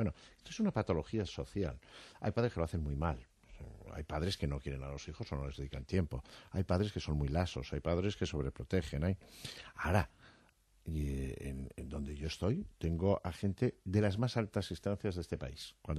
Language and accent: Spanish; Estella, Navarre, Spain; born there; also born or lived in Madrid; yo nací en Estella, todos hemos vivido luego en Madrid